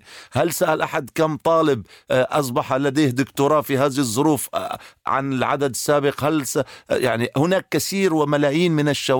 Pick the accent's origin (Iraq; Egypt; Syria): Syria; لأن نحن كسوريين إرادة الحياة لا يمكن لأحد أن يقتل إرادة الحياة